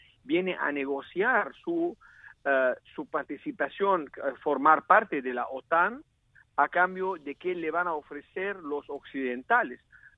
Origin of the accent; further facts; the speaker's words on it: United States; porque no estamos dispuestos como americanos a mandar a nuestros soldados en el terreno.